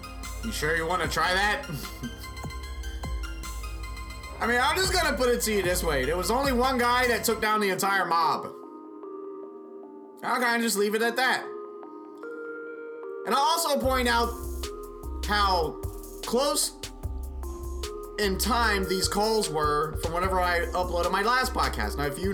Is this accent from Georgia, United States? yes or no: no; Las Vegas, Nevada, United States; I come from Vegas. Land of the mob, land of the mafia.